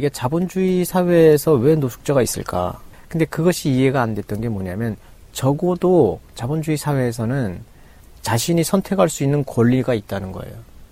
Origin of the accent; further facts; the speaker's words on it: North Korea; 아 아니요 저 북한에서 왔는데요 그랬어요.